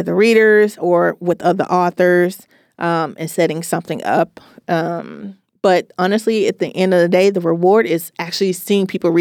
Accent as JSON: {"language": "English", "town": "Memphis", "region": "Tennessee", "country": "United States", "tie": "born or raised there", "said": "304 is the street that I grew up on in Memphis, Tennessee."}